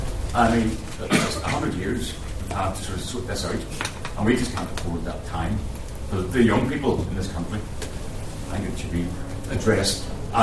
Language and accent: English; Ireland; as an Irish person